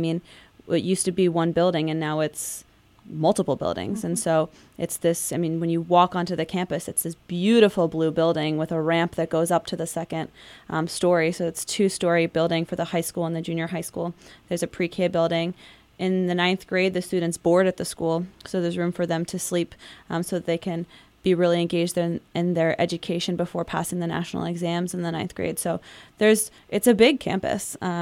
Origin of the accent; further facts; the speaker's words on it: Doylestown, Pennsylvania, United States; I grew up in Doylestown, Pennsylvania.